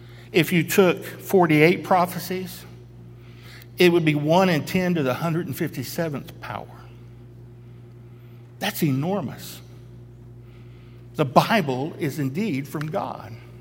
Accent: Texas, United States; Even though I was born in Texas, raised in Texas, and preached most of my life in Texas. I love Texas.

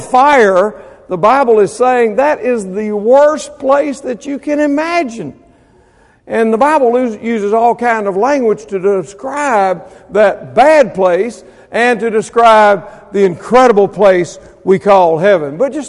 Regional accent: Mississippi, United States; This is not a river from Mississippi, I can tell you right now. Okay? I'm from Mississippi. I've seen those rivers.

